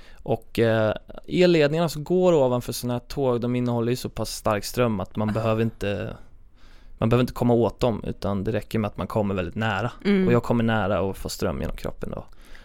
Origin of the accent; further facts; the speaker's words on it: Östergötland, Sweden; accent: Östergötland dialect; Men det är många som tycker just östgötska som jag har är ju... Det är ju, man kan ju låta ganska trög av det.